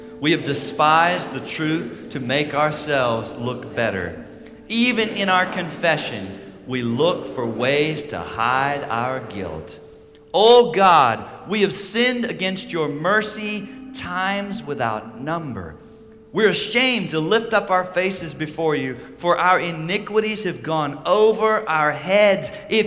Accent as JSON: {"language": "English", "town": "Chicago", "region": "Illinois", "country": "United States", "tie": "born or raised there", "said": "growing up in Chicago and seeing dads not be dads and men not be men."}